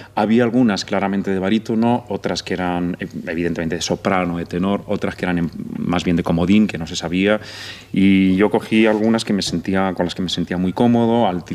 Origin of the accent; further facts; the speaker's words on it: Madrid, Community of Madrid, Spain; born there; soy nacido en Madrid, tengo raíces del norte en España, de Asturias y tal